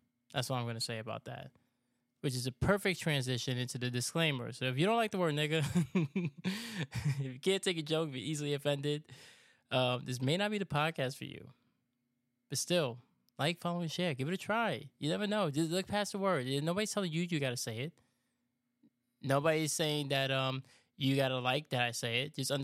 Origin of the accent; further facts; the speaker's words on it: New York, United States; Two, I grew up in New York. That's how we talk in New York.